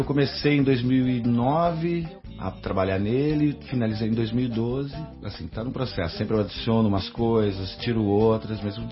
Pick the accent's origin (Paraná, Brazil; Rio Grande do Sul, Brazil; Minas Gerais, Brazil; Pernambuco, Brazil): Paraná, Brazil; Curitiba; Tô aí, eu sou compositor, sou de Curitiba. Nasci aqui, morei um tempo fora também.